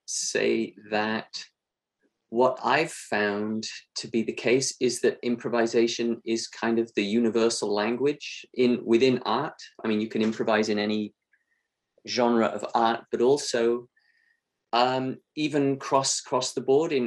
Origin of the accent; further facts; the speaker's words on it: Hong Kong; I grew up in Hong Kong, so maybe that's part of it.